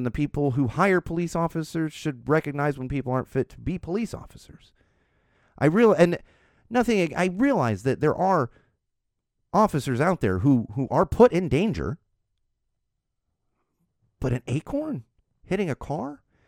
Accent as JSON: {"language": "English", "country": "Ireland", "said": "It's not worth getting in these arguments, and trust me, I'm Irish."}